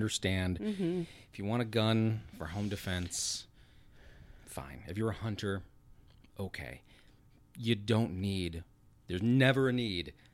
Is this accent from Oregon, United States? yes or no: no; Oklahoma, United States; I was thinking about this the other day that, you know, when we were growing up in Oklahoma, we had tornado drills.